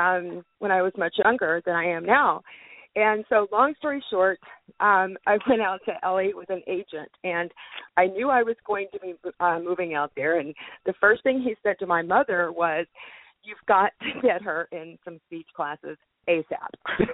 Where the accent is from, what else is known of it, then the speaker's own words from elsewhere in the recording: Arkansas, United States; accent: Southern; now in Los Angeles, United States; I have a funny story about growing up in Arkansas before my move to L.A.